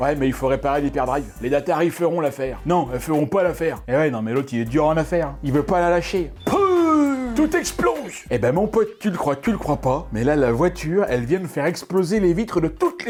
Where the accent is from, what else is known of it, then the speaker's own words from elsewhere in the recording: France; nous, en tant que Français, on pense que c'est des clichés